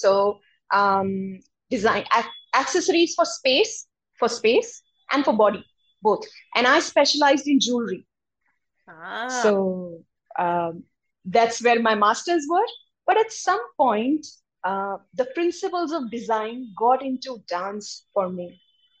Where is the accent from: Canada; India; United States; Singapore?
India; As an Indian child, the parents, you know, generally put you in one or the other form of Indian classical dance lessons.